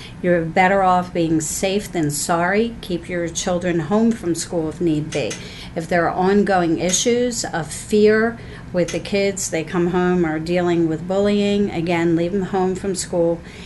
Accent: Pennsylvania, United States; William's from Virginia and I'm from Pennsylvania, and we're here in Michigan

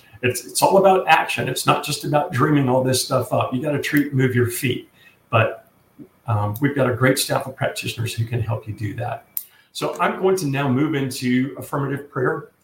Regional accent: Louisiana, United States; growing up in South Louisiana, there was no snow anywhere around to even think about taking up the sport of snow skiing.

